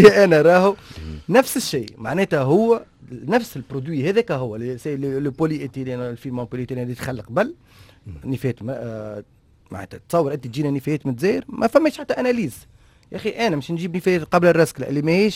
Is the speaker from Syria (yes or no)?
no; Tunisia; راهو لازمنا ناخذ بعين الاعتبار المصانع اللي عندنا في تونس